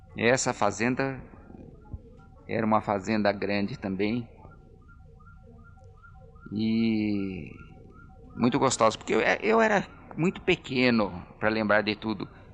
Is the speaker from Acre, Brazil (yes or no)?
no; Botucatu, São Paulo, Brazil; born there; E essas melancias chegavam já agora em Botucatu, onde eu nasci.